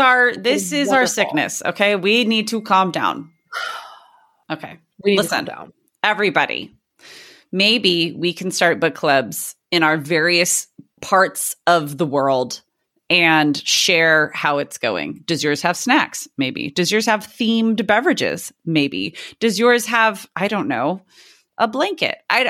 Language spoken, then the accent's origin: English; San Diego, California, United States; has been to explore more of my hometown, of my city, where I have grown up, San Diego.